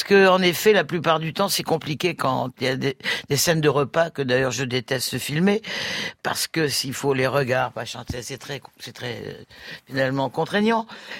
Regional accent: Toulouse, Occitanie, France; born there; le soir où je suis né au Capitole de Toulouse

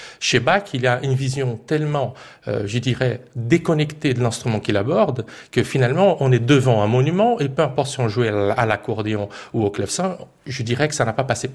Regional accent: Mato Grosso, Brazil; also born or lived in Minas Gerais; Je suis né au Minas Gerais, mais mon père était médecin et il était appelé partout dans le pays. Et mon enfance, j'ai passé dans une région très reculée qui s'appelle le Mato Grosso.

